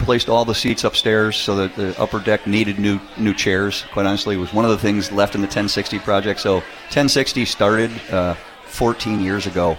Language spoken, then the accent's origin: English; Boston, Massachusetts, United States; And I grew up in Boston going to Fenway my whole life, so I'm not just a homer.